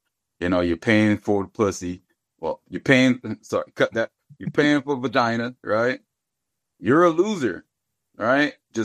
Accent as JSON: {"language": "English", "town": "Philadelphia", "region": "Pennsylvania", "country": "United States", "tie": "born or raised there", "said": "I grew up in Philly."}